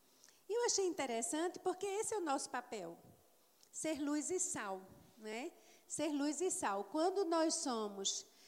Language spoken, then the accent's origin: Portuguese; Brazil; Ele é inglês, eu sou brasileira, né?